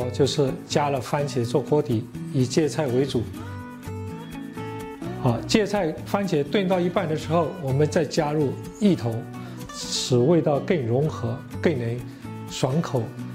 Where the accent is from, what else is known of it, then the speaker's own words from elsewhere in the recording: Myanmar; 大家好，我是来自缅甸的